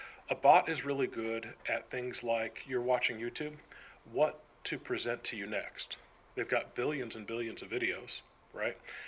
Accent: Terre Haute, Indiana, United States; I'm from Terre Haute, Indiana, relocated here last month

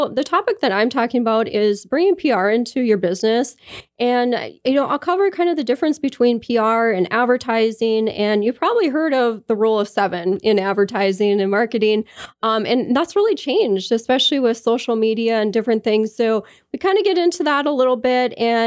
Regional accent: Bismarck, North Dakota, United States; I'm originally from Bismarck

